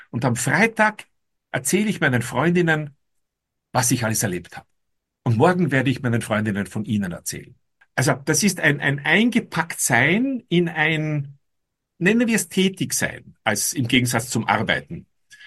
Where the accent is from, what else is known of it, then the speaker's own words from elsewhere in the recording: Austria; ich bin Österreicher